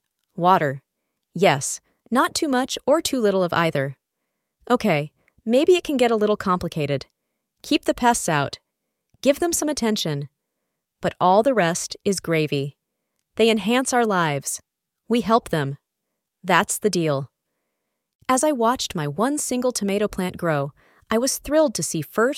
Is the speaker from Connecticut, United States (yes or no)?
yes; Connecticut, United States; occasionally go crabbing off the causeway near the borough of Fenwick, an elite partition of my hometown, where Katharine Hepburn lived in her imposing and isolated house on the Long Island Sound.